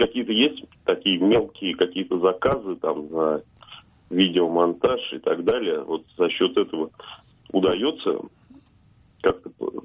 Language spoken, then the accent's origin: Russian; Lyubertsy, Moscow Oblast, Russia; Из Люберец.